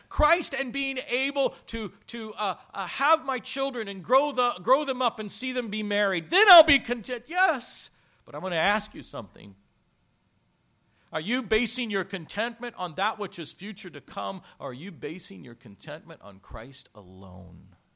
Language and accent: English; Kansas City, Missouri, United States; You know I'm from Kansas City, don't you?